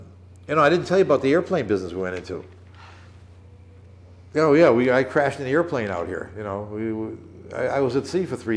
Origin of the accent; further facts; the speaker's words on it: United States; As an American, you know, it pisses me off to see the mistreatment